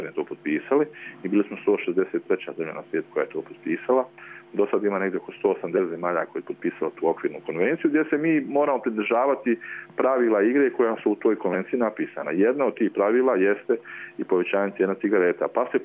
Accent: Republika Srpska, Bosnia & Herzegovina; Kod nas u Republici Srpskoj, samim tim u Bosni i Hercegovini

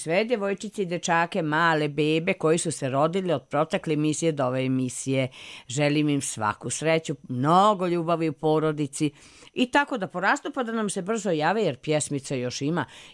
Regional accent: Banja Luka, Republika Srpska, Bosnia & Herzegovina; onda kod nas u Banja Luci pada kiša stalno.

